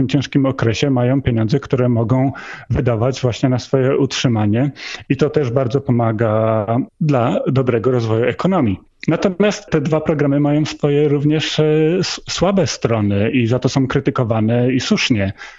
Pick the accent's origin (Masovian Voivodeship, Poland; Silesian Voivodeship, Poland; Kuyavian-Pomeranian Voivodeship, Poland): Kuyavian-Pomeranian Voivodeship, Poland; Inowrocław; also born or lived in Kraków; Ja pochodzę z Inowrocławia. To jest miasto niezbyt dużej wielkości w województwie kujawsko-pomorskim, które nie jest zbyt interesujące, ale które posiada bardzo dobre szkoły i przede wszystkim bardzo dobre licea.